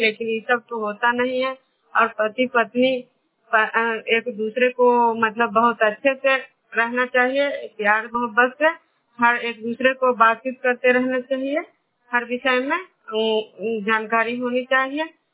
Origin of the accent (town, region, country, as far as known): Khujra, Bihar, India